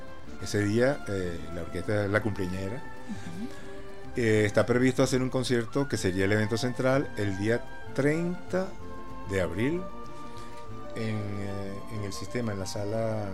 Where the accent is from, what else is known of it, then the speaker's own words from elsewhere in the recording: Venezuela; Pero como venezolano yo tengo que defender primero mi música.